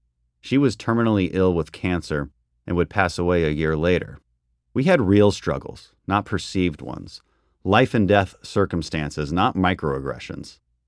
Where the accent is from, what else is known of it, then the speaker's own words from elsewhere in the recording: Katy, Texas, United States; I first encountered irrational microaggression interpretations when I was in the third grade, growing up in Katy, Texas, just outside of Houston.